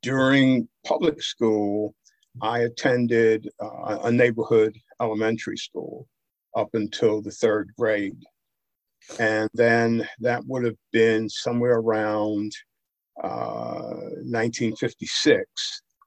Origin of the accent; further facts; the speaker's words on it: New York City, New York, United States; I was born in New York City in 1948, and I went to public school there in New York City. I was born of parents who were from Anderson, South Carolina.